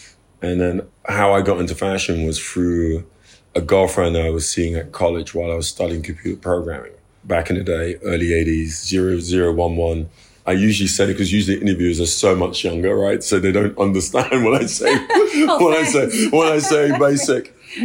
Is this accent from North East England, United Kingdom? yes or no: no; London, United Kingdom; Yeah, I'm born in North London, Crouch End, Archway, Muswell Hill. Yeah, I was brought up in Muswell Hill, yes.